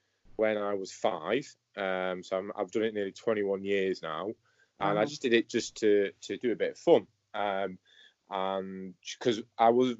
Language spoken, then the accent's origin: English; Hull, Yorkshire and the Humber, United Kingdom; I'm originally from Hull, but I'm based at the Centre of Excellence, where the Paralympic team is based, alongside with the Olympic team.